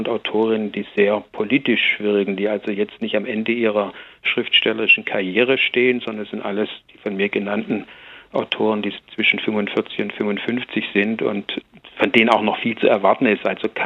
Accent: Tübingen, Baden-Württemberg, Germany; weil ich komme ja eigentlich aus Tübingen

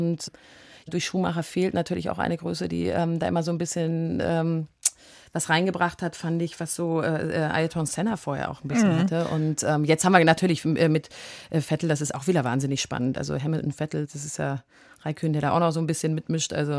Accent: Großburgwedel, Lower Saxony, Germany; Also Großburg-Wedel war früher ein wahnsinnig schöner Ort, wo ganz viele junge Familien waren.

